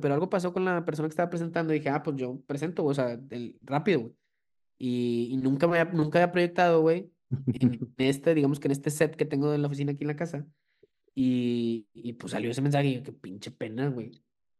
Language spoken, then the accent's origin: Spanish; Mexico; pues sí, soy mexicano, claro que se come